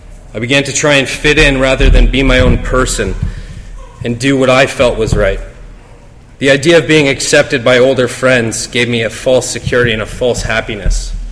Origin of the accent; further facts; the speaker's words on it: Windsor, Ontario, Canada; born there; I was born here in Windsor, Ontario, into the lives of two young parents